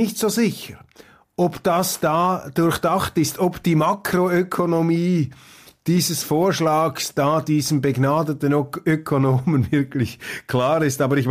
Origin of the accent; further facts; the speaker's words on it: Zurich, Switzerland; als Zürcher sollte man sich ohnehin da nicht allzu stark aus dem Fenster hinauslehnen